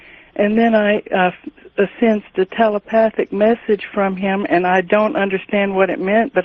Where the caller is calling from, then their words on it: Fort Worth, Texas, United States; Fort Worth.